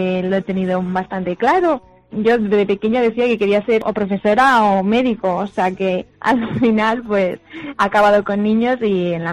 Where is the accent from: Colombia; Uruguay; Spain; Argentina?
Spain; Guadalajara, Castilla-La Mancha; Yo es que soy de aquí, de Guadalajara